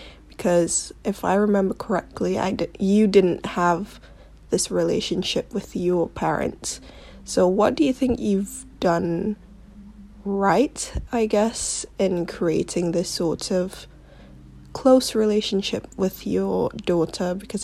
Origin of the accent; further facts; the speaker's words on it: Jakarta, Indonesia; also born or lived in London; I'm from Jakarta, Indonesia. Well, I used to live in London.